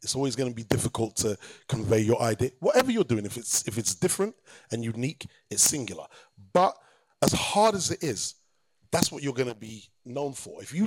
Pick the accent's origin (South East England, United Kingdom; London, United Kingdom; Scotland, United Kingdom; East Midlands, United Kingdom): London, United Kingdom; I'm not like from the industry, I'm from Kilburn Lane, Harrow Road, right? Mozart Estate.